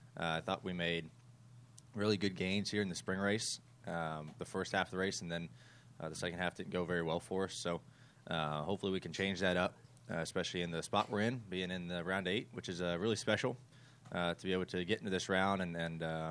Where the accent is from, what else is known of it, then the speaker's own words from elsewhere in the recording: High Point, North Carolina, United States; Yeah, coming here has always been pretty special for me growing up in High Point, not too far down the road